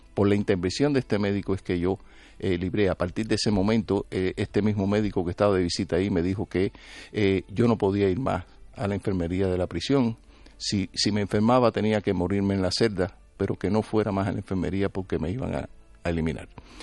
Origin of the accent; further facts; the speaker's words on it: Cuba; now in United States; Yo lo que sí sé es que me costó mucho trabajo después salir de Cuba. Yo no salí de Cuba por el aeropuerto. Yo no llegué a Miami en un vuelo directo de La Habana.